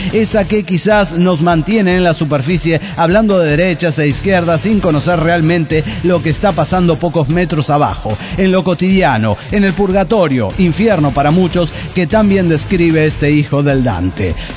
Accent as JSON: {"language": "Spanish", "country": "Mexico", "said": "soy mexicano."}